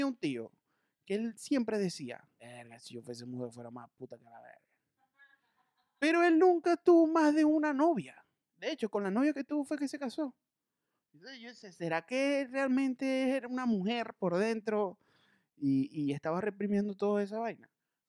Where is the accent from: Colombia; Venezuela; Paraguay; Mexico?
Venezuela; Maracaibo, Zulia; now in Caracas, Venezuela; Yo soy de Maracaibo y ella en la noche, yo tengo un año viviendo en Caracas y una de las cosas que yo más extraño en mi ciudad es la comida